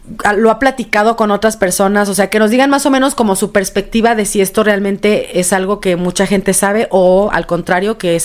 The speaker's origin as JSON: {"language": "Spanish", "country": "Mexico", "said": "No, pero al menos la gente que somos mexicanos sabemos"}